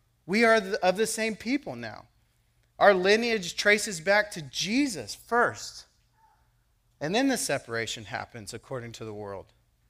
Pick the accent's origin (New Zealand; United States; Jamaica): United States; I was a Marine. I am a born American. I'm super proud that I'm an American.